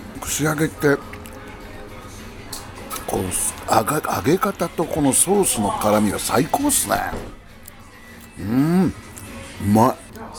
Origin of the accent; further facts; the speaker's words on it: Mojiko, Fukuoka, Japan; 僕のふるさとの門司港行きのプレートもあります。